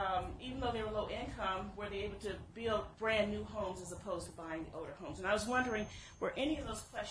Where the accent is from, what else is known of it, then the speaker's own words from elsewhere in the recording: Tulsa, Oklahoma, United States; moved away; I'm actually from Tulsa, Oklahoma, and I haven't lived there for about 20 years, but I know the culture.